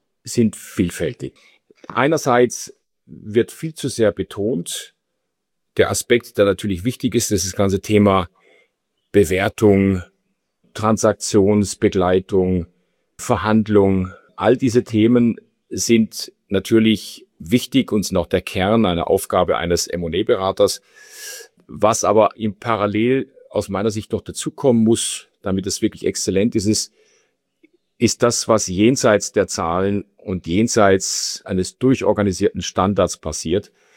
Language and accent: German; Austria; dass in Deutschland nicht anders als Österreicher, wir sind da eher bei denen, die lange an den Dingen festhalten.